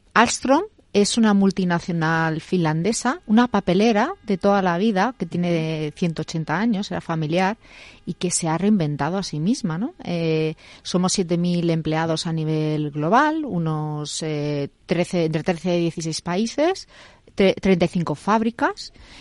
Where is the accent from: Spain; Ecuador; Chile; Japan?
Spain; Bilbao, Basque Country; Yo que soy de Bilbao y que hay muchas empresas papeleras allí